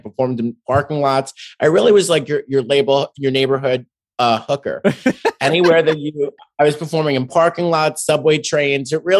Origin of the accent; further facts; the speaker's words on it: Staten Island, New York, United States; I'm from Staten Island. Yeah. The fumes from the dump are already taking their toll.